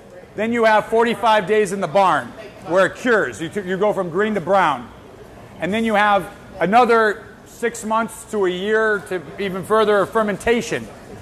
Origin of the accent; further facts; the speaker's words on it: Massachusetts, United States; I'm from Mass.